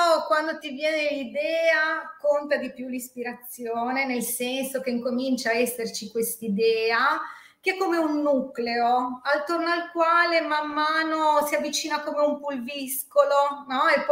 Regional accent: Liguria, Italy; io sono originario della Liguria di Ponente

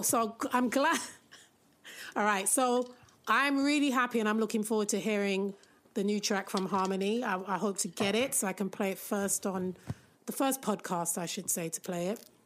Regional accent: New York, United States; also born or lived in London, United Kingdom / Jamaica; I grew up in New York as well. Many people don't know that I'm a very trans-global little girl. So between London, Jamaica, and New York...

